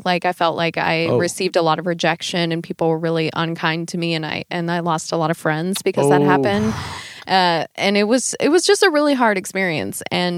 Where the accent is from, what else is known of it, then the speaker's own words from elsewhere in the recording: United States; now in Sweden; I also both as an American, you know, we can always rely and lean on making fun of Swedish culture.